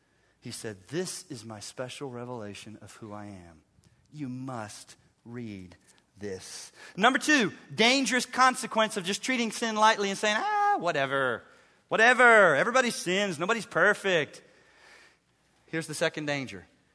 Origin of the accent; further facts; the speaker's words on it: Chattanooga, Tennessee, United States; I grew up in the South. Hallelujah. Chattanooga, where kudzu rules in the summertime.